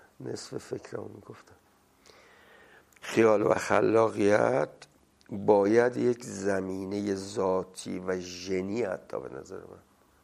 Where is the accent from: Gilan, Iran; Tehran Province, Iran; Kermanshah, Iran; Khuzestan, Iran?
Kermanshah, Iran; born there; من اولین بار بعد از تولد از کرمانشاه اومدم تهران.